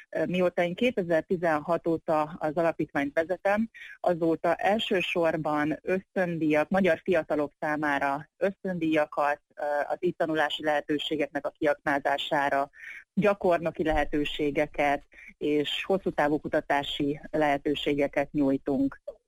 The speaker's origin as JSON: {"language": "Hungarian", "country": "Hungary", "tie": "born or raised there", "said": "Én Magyarországon nőttem fel, New Yorkban találkoztunk"}